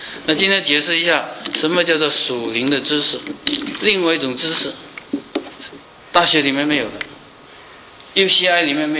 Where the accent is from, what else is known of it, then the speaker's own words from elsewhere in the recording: China; 因此平安值千金，这是我们中国人寻求的，过年是写平安，对不对？